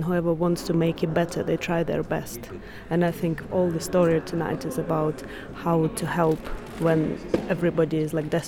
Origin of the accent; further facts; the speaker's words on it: Ukraine; English is a second language; We are from Ukraine, and we've got a situation there as well.